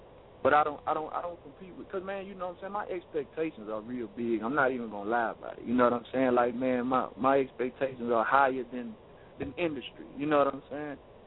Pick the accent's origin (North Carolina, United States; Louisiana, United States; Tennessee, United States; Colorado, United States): Louisiana, United States; Mansfield; moved away as an adult; also born or lived in Tyler; Well, see, I'm born and raised in Mansfield, Louisiana. That's where I grew up at, you know what I'm saying? At 18, I moved to Tyler Tech.